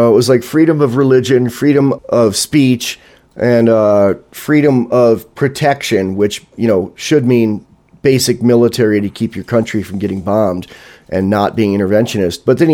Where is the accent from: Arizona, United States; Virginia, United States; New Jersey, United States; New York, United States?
New York, United States; I grew up in New York State, but I grew up in rural New York State.